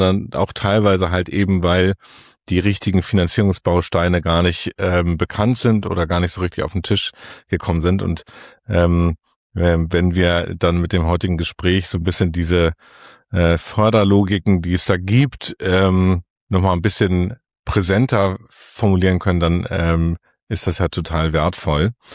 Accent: Hamburg, Germany; Als Hamburger muss ich diese Frage stellen

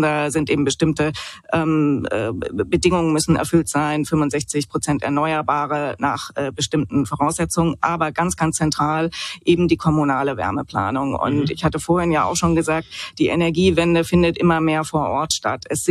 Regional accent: Southern Germany, Germany; ich komme aus Süddeutschland

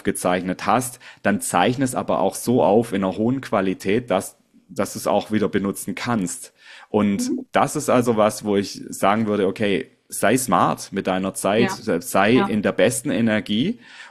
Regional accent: Southwest Germany, Germany; Ich komme aus dem Südwesten in Deutschland

